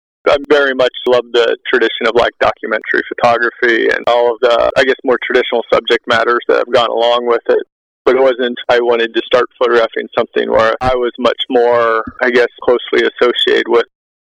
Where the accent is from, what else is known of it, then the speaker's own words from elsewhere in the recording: Texas, United States; Well, with growing up in Texas, both my sisters were cheerleaders.